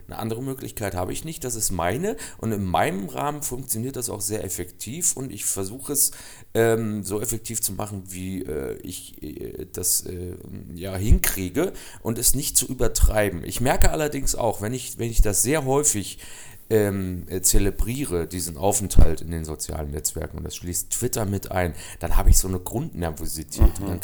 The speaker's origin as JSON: {"language": "German", "region": "East Germany", "country": "Germany", "said": "weil ich hier als Ostdeutscher in der nordrhein-westfälischen Landeshauptstadt standesgemäß empfangen wurde."}